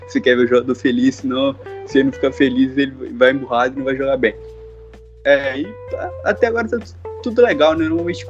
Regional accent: Mutum, Minas Gerais, Brazil; eu acabei vindo pra minha cidade natal, que é Mutum, e aqui, Mutum em Minas Gerais, no caso.

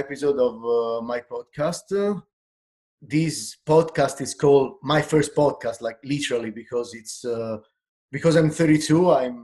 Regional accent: Italy; now in Canada; I'm streaming from Canada, although I'm not Canadian. I'm from Italy. I happen to work here in Canada.

